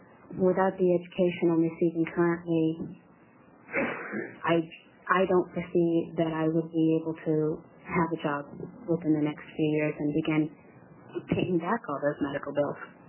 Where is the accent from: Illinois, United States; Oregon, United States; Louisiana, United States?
Oregon, United States; Eugene; I'm from Eugene.